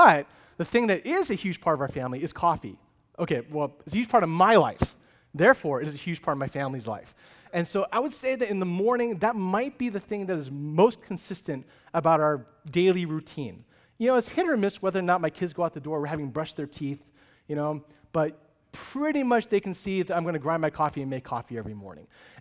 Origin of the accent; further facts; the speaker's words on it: California, United States; Oh, I'm from NorCal.